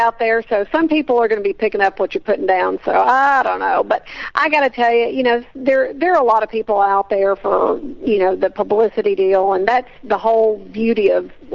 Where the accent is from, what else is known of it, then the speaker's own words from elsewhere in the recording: Little Rock, Arkansas, United States; Actually, I am from Little Rock, got back in from New York.